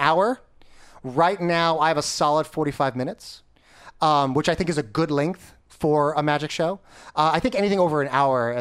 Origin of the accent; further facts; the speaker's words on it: New York, United States; Well, you know, I'm here from New York.